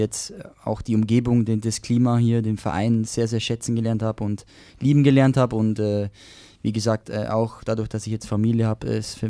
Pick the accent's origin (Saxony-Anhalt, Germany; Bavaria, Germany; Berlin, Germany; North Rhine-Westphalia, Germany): Bavaria, Germany; Regensburg; born there; bin gebürtiger Regensburger